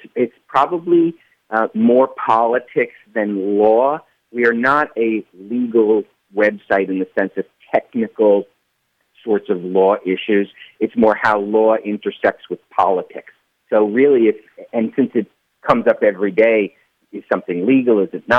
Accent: Rhode Island, United States; Rhode Island is my home state.

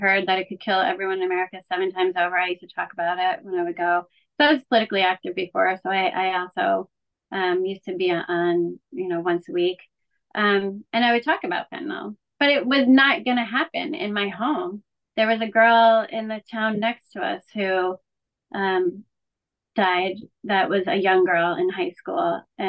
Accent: East Coast, United States; made it out to where we grew up on the East Coast

